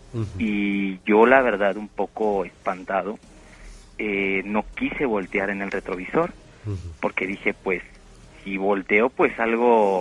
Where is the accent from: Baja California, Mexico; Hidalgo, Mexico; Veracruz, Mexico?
Hidalgo, Mexico; Tulancingo; Hace como unos 5 años, yo soy originario de Tulancingo.